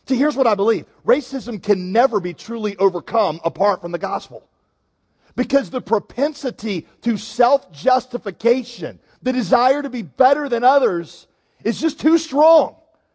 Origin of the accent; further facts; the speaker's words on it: United States; It means that more important to me than being American or being white is the fact that I am bought by and raised in Jesus.